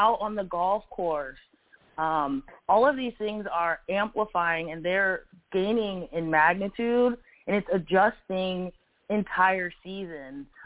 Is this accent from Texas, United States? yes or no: no; Georgia, United States; which to me, growing up in Georgia is just kind of weird.